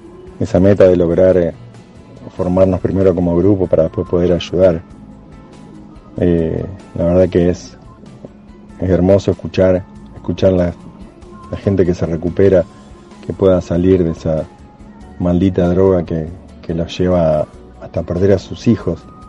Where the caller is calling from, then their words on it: Gálvez, Santa Fe, Argentina; de Gálvez, estoy escuchando el programa